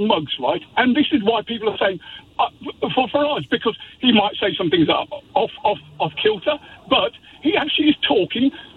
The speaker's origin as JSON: {"language": "English", "country": "United Kingdom", "tie": "born or raised there", "said": "I'm born and bred in Great Britain, right? I grew up in the 60s and the 70s."}